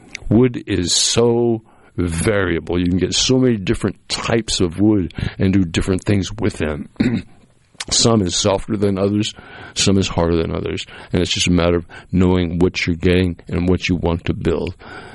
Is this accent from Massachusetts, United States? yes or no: yes; Cape Cod, Massachusetts, United States; But, growing up in the Cape, it was a great place to grow up.